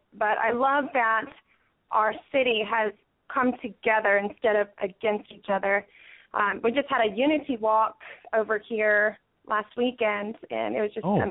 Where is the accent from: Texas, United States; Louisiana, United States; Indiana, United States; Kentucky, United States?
Indiana, United States; born there; now in Charleston, United States; I was born in Indiana, but I've spent half of my life here in Charleston, South Carolina.